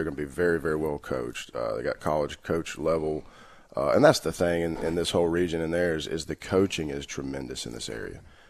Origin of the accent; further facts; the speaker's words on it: Birmingham, Alabama, United States; I'm from Birmingham, went to Shades Valley High School.